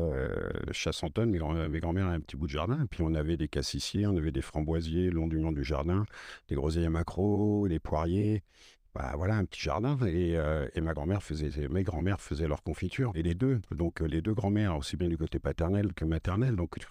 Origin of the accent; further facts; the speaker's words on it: Valognes, Normandy, France; J'ai grandi, mes grands-parents, mes arrière-grands-parents sont originaires de Valognes. J'ai grandi à Valognes, je passais toutes mes vacances à Valognes.